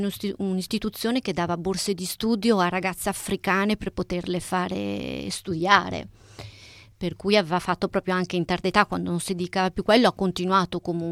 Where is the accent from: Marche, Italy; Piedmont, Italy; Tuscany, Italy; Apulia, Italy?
Piedmont, Italy; Io sono piemontese, per cui la conosco bene e penso che ne valga proprio la pena.